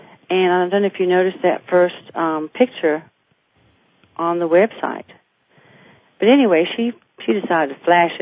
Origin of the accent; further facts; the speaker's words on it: South Africa; also born or lived in Houston; now in United States; I'm from South Africa originally, and I moved over to America 30 years ago and settled in Houston for 17 years.